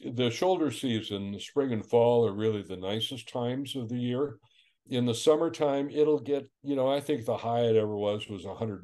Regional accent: North Dakota, United States; moved away; We lived in North Orange County. Basically, all my adult life, I lived there. I was born and raised in North Dakota, but I've lived always in Southern California until we made this move.

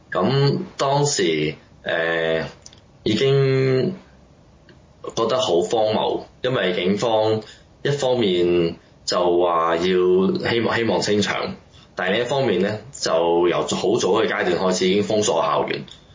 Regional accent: Hong Kong; 佢永遠都係我哋自己香港人嘅身份係會睇唔起呢個政權

